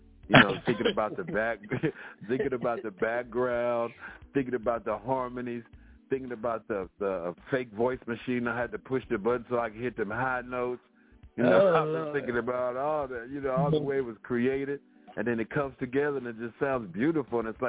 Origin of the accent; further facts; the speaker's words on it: Indianapolis, Indiana, United States; now in Jacksonville, United States; I'm from Indianapolis, Indiana. So I know the Montgomery family … you know.